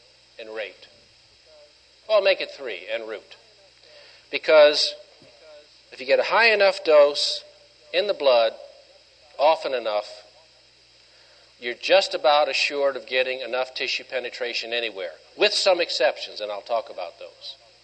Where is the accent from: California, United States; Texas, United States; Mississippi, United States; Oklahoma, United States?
Mississippi, United States; also born or lived in Louisiana; I'm from Mississippi, and I spent probably another 15 years in Louisiana, so I got a little of the South in my system.